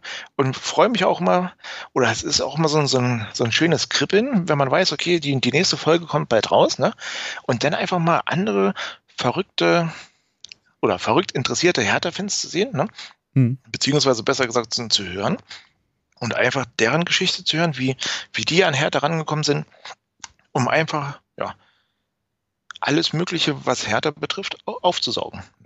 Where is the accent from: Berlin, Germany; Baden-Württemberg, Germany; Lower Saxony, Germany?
Berlin, Germany; Ich komme aus Berlin, ich bin Berliner.